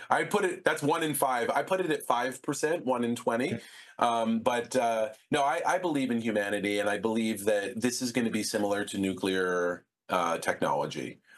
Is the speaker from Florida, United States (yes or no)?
no; Philadelphia, Pennsylvania, United States; But a lover of baseball, when I grew up in Philadelphia.